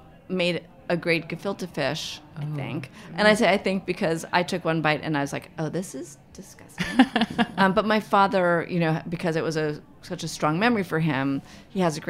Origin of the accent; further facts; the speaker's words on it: Manhattan, New York, United States; I grew up in Manhattan.